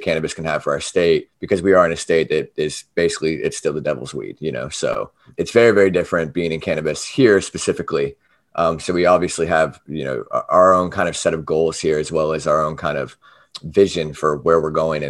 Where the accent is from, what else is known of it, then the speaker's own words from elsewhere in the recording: Charleston, South Carolina, United States; they were like, so where are you from, man? It's Charleston, South Carolina.